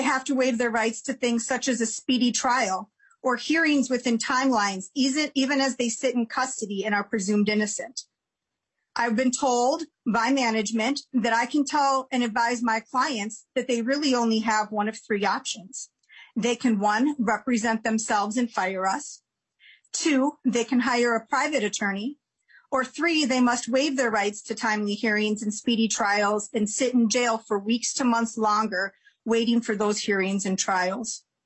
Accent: Minneapolis, Minnesota, United States; I became a public defender because I grew up poor in Minneapolis

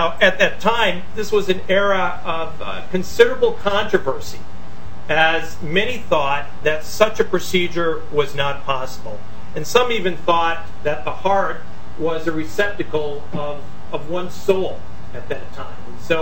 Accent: Fairmont, Minnesota, United States; I'm a native Minnesotan. I grew up in Fairmont, Minnesota, attended college at St. John's University, and then received my medical degree from the University of Minnesota.

